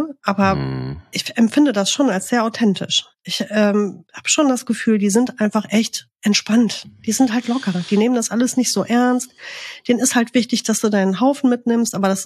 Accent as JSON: {"language": "German", "country": "France", "second_language": "German", "lives_now": "Germany", "said": "wenn ich in mein Heimatland Frankreich fahre, furchtbar, kannst ja nirgendwo mit Hunden hingehen"}